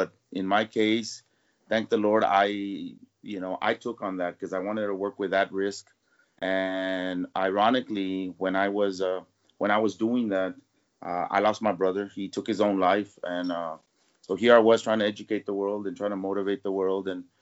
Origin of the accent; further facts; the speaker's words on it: Texas, United States; I'm from South Texas.